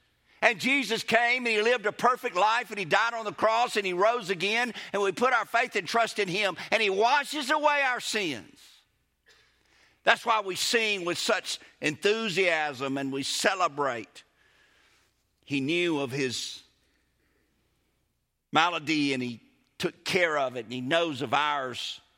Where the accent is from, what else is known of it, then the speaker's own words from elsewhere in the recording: Mississippi, United States; Evel Knievel, when I was growing up in Mississippi in my day, was the man when it came to riding bicycles.